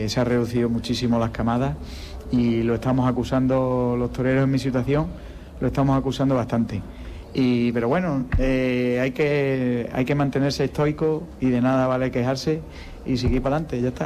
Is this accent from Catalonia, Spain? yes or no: no; Llerena, Extremadura, Spain; Está en Llerena, en mi pueblo.